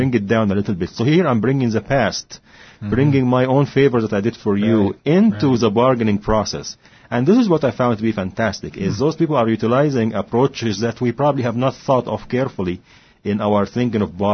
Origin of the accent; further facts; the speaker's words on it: Cairo, Cairo Governorate, Egypt; And I think that's what I saw growing up in Cairo especially